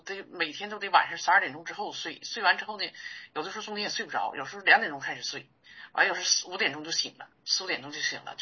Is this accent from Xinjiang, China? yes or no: no; Changchun, Jilin, China; 我是长春的。